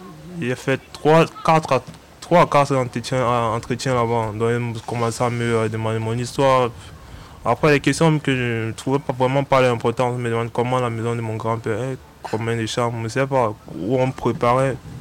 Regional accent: Cameroon; now in France; je lui ai dit, je suis camerounais, puis j'ai pas de papier, mais comment je fais pour avoir minimum un papier qui prouve que je suis camerounais?

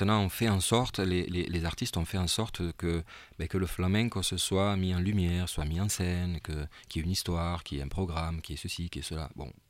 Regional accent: Toulouse, Occitanie, France; born there; moi, je suis né à Toulouse. J'étais aux arènes à l'époque où il y avait des corridas avec mes parents.

